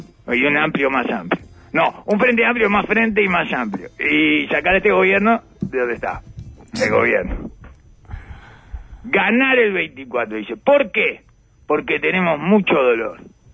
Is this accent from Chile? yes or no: no; Canelones, Uruguay; born there; yo me como las heces porque nací en Canelones.